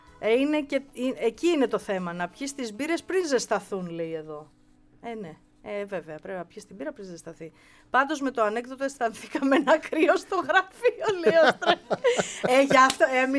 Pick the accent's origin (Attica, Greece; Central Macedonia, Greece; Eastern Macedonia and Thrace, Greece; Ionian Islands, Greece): Attica, Greece; Petroupoli; Είμαι από Πετρούπολη